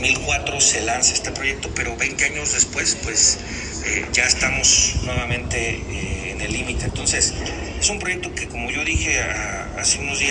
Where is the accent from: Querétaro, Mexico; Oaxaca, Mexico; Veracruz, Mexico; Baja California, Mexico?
Querétaro, Mexico; los queretanos también somos mexicanos